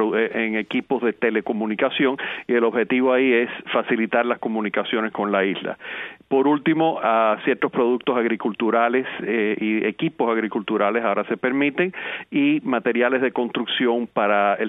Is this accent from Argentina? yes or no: no; United States; Yo en este caso, como norteamericano, te digo